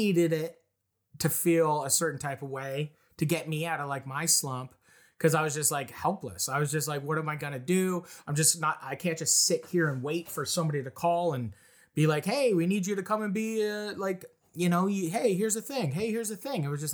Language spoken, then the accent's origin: English; the Maritimes, Canada; also born or lived in Ontario; I grew up being a nomadic family. Like, you know, we moved all over, we lived all over the Maritimes. We moved to Ontario.